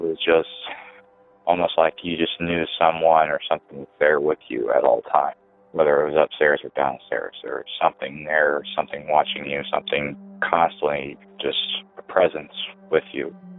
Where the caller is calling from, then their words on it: Elwood, Indiana, United States; I'm calling from Elwood, Indiana, at the time that happened.